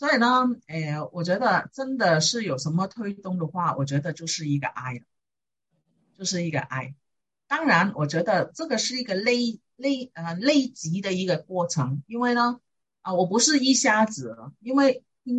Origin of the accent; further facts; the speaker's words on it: China; born there; 而且我是在中国出生的，所以呢，我在对中国呢，其实有一种感情